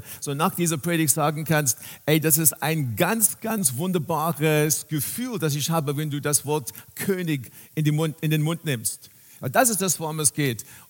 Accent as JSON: {"language": "German", "country": "South Africa", "tie": "born or raised there", "said": "Ich bin in Südafrika aufgewachsen"}